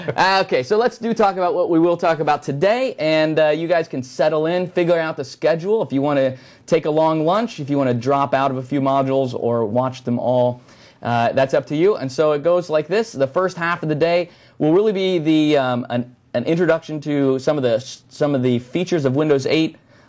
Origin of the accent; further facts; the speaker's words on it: Colorado, United States; I am from Colorado, and I am a developer evangelist.